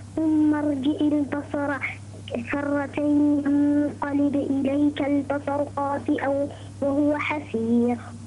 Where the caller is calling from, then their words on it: United Arab Emirates; من الإمارات.